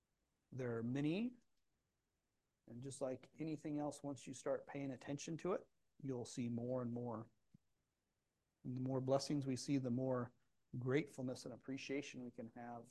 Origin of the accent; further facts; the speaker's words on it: Port Alexander, Alaska, United States; my hometown in Port Alexander. My dad has a house, then just like all the other houses, it's completely surrounded by the wilderness.